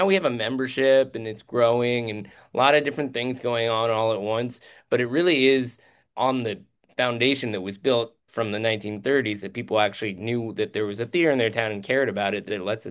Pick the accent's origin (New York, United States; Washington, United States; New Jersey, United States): Washington, United States; Seattle; Yeah, third generation Texan with half my family's from Colombia. And I grew up in Seattle, Washington.